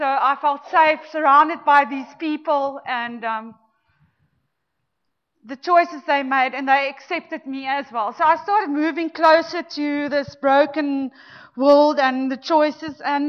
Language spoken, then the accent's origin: English; Pretoria, Gauteng, South Africa; born there; I was born in Pretoria. I'm the middle child of three daughters, and I've got a younger brother.